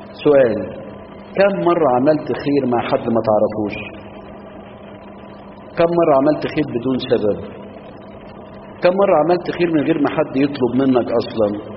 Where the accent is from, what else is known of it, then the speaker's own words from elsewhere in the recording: Minya, Minya Governorate, Egypt; من نشكر ربنا ان عندنا في المنيا اسرة نشيطة جدا لخدمة المجزومين